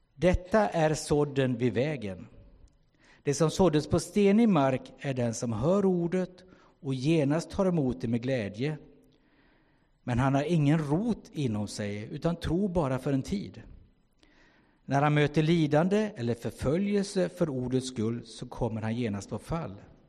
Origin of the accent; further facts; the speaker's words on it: Kalmar, Kalmar County, Sweden; Jag är från Kalmar egentligen. Och hade min tonårstid där, gick gymnasiet där. Började jobba på lasarettet på 70-talet.